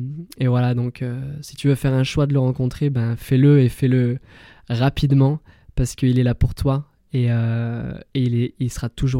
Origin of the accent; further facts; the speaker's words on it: Saint-Paul-Trois-Châteaux, Auvergne-Rhône-Alpes, France; j'ai 24 ans, je viens de Saint-Paul-Trois-Châteaux et aujourd'hui je vais vous partager mon témoignage de vie